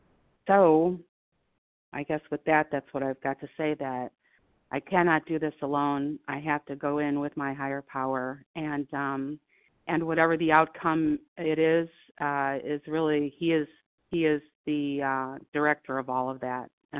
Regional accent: Ohio, United States; from Ohio.

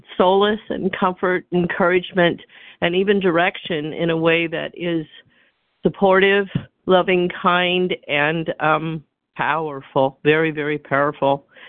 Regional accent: California, United States; I'm from California

